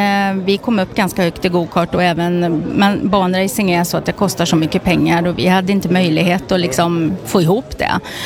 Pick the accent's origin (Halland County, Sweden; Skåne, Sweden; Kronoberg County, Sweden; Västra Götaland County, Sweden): Västra Götaland County, Sweden; Ljung; Jag kommer ifrån Ljung på Varaslätten.